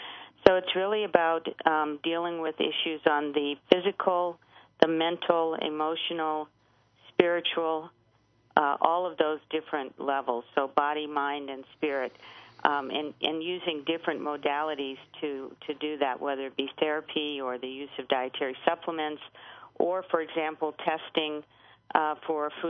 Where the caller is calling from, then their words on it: Denver, Colorado, United States; I'm calling from the beautiful city of Denver, Colorado.